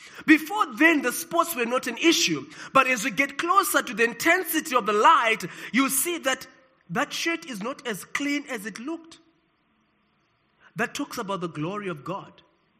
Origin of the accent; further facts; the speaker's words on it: South Africa; Many people are proud to be associated with their nations of birth. People are excited to say, I'm South African. Don't you know that I'm South African?